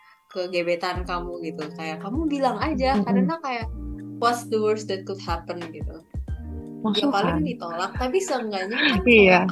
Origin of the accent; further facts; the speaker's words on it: Tangerang, Banten, Indonesia; now in Bandung, Indonesia; kita anak rantau ya Jok, kayak aku dari Tangerang